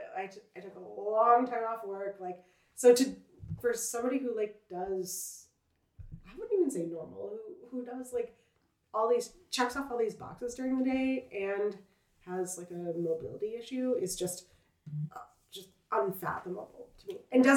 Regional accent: the South, United States; And I'm from the South, so a lot of my friends went there.

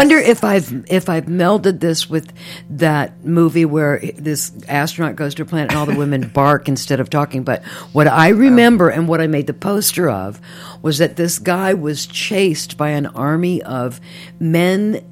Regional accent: Columbus, Ohio, United States; I literally can't remember the first film I saw because I grew up in Columbus, Ohio.

